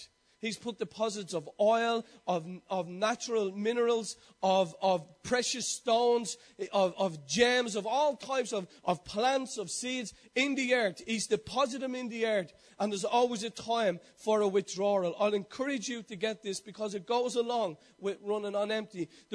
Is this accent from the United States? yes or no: no; Ireland; I don't know, as an Irish man, you know, you listen to yourself on it, you listen to yourself speaking